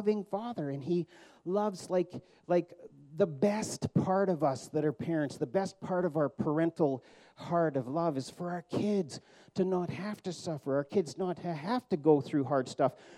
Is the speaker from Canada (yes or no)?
yes; Abbotsford, British Columbia, Canada; We come from the Bible Belt in Abbotsford